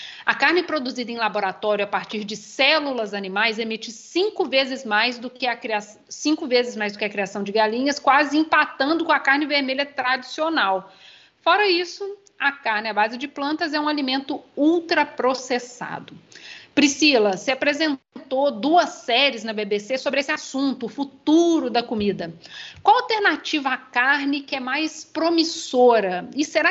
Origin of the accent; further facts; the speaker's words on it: Minas Gerais, Brazil; E eu sou de Minas, então vocês conseguem pensar, né? Você vive de carne em Minas Gerais, basicamente.